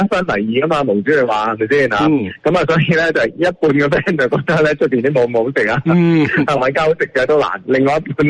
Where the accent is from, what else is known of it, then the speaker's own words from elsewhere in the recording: Guangdong, China; 喺我哋廣東喺我哋家鄉我哋好多 friend 喺度支持緊你啊